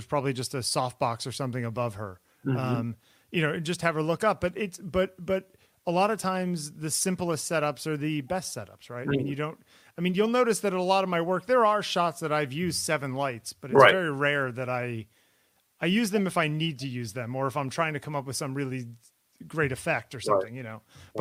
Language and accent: English; Connecticut, United States; I grew up in Connecticut. I think it's like some weird Puritan thing.